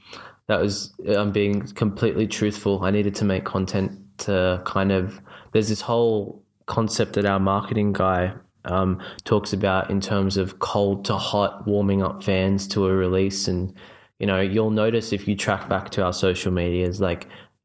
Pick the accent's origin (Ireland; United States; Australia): Australia; I mean, I'll always identify as Australian, but by no means am I patriotic or nationalistic in that sense.